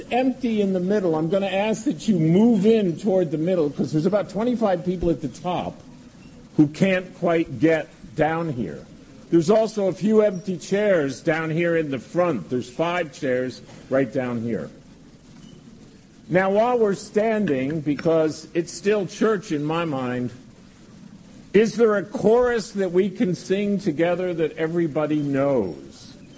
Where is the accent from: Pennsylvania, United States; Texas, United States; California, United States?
Texas, United States; growing up in Texas, we had a lot of Adventists around Dallas and Fort Worth